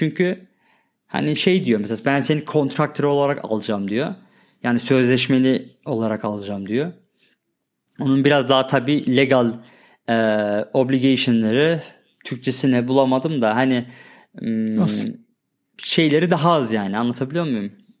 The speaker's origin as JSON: {"language": "Turkish", "country": "Germany", "tie": "born or raised there", "said": "ben Almanya'da doğup büyüdüm Ender ve ben Almancayı ana dili gibi biliyorum. Bunun sebebi de orada büyümem yani."}